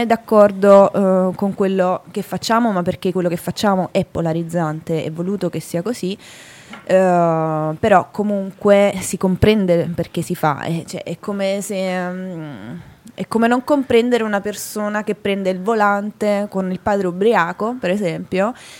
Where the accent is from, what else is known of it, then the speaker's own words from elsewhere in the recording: Naples, Campania, Italy; now in Milan, Italy; E io sono cresciuta a Napoli, però comunque avevo un'idea di Milano un po' romantica, così.